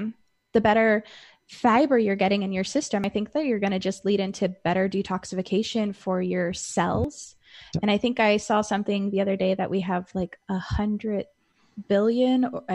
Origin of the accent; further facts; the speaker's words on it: Arizona, United States; You know, growing up in Arizona, it's not always able to get in an organic standpoint